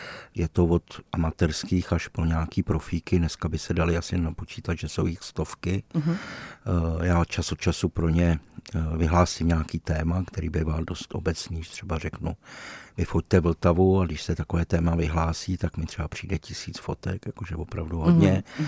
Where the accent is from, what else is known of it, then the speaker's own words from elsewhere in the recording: Prague, Czechia; v té Praze jsem se narodil, vyrostl, moje rodina tady vlastně odsud pochází, jsme tady po staletí, my jsme bývali pekaři ze Starého Města, určitě jsme třeba tam od 17. století